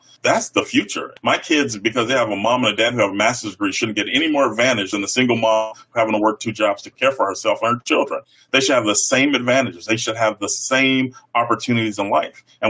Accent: Chicago, Illinois, United States; now in Iowa, United States; And I grew up on the South Side of Chicago, where schools would even talk about the civil rights movement and slavery. Flash forward, I live in Iowa now.

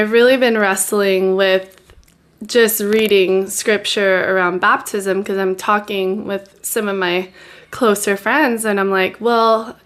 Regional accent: Hawaii, United States; Yeah, so I grew up here in Hawaii. My parents are awesome.

